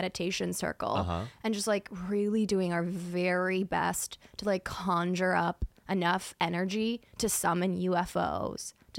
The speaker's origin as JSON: {"language": "English", "town": "Pittsburgh", "region": "Pennsylvania", "country": "United States", "said": "I went to college in Philadelphia. I'm from Pittsburgh. People think they're close. It's like a 5-hour drive."}